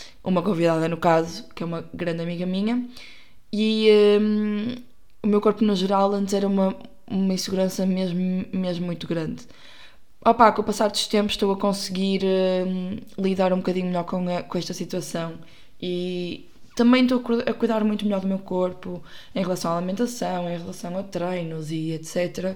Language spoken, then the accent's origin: Portuguese; Porto, Portugal; Eu saí do Porto também porque precisava de sair de Ares, mas porque eu também não vivo no centro do Porto.